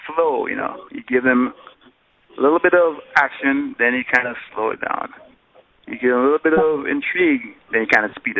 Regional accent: Jamaica; I think that's part of just growing up on an island. Like growing up in Jamaica, whenever I wanted to kind of get things off my mind or just clear my head, I'd always go to the beach.

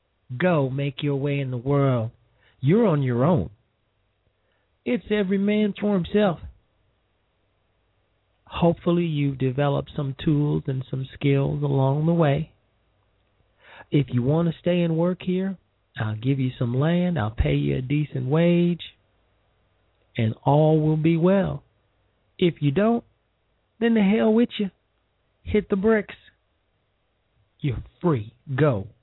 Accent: Chicago, Illinois, United States; And he's from my hometown of Chicago.

